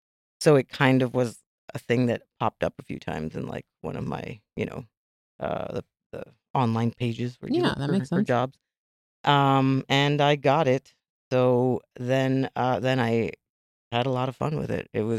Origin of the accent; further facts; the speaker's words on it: U.S. Virgin Islands; now in United States; In the Virgin Islands. And remember, I'm not like a young person, so not like the youngest.